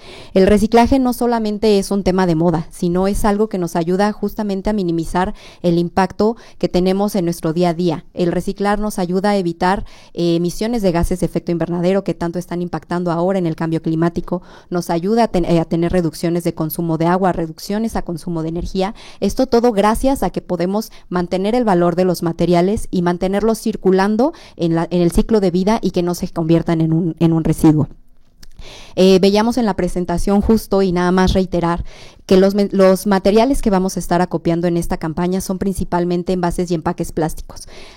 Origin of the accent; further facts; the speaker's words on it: Mexico; la conciencia que tenemos como mexicanos